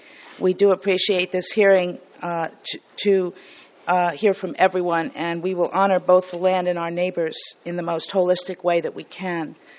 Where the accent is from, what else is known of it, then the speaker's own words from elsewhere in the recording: Arroyo Grande, California, United States; from Arroyo Grande